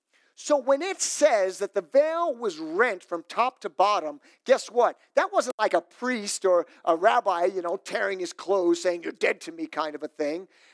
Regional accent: New York City, New York, United States; growing up in New York City, I had the opportunity to go through the Metropolitan Museum of Art.

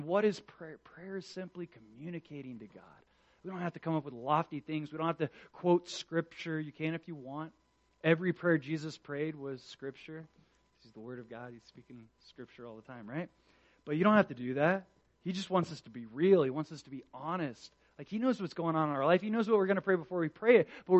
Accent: Florida, United States; Like, as a Floridian, I grew up in Florida. Hurricanes are like nothing for us.

